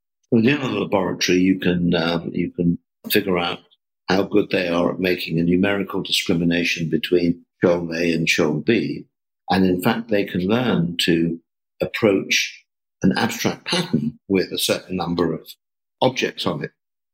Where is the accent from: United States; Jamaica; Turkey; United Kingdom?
United Kingdom; England; I was brought up in England